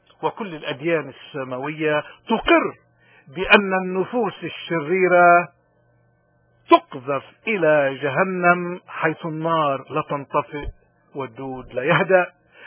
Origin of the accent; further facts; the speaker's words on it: Lebanon; واللي بالواقع نحن بحاجة إلى اليوم لمفهومها لروحيتها كلبنانيين